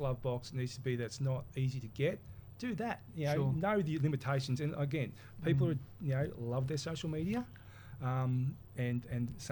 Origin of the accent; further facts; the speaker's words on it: Victoria, Australia; now in Cairns, Australia; I'm not. I'm originally from Victoria. Don't hold that against me.